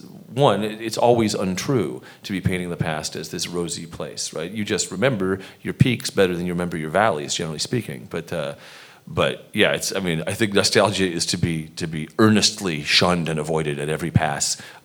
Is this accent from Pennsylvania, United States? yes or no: no; San Luis Obispo, California, United States; also born or lived in Bloomington, Indiana; now in East Coast, United States; I was born in Bloomington, Indiana, and I was a little under a year when we moved to Central California, and I think we moved around. I think we lived in Pismo Beach for a minute